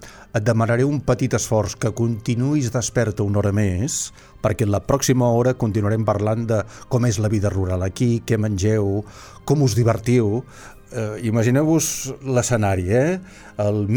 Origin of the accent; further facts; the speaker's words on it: Olot, Catalonia, Spain; jo sóc d'Olot i moltes vegades ens pujo per allà a la muntanya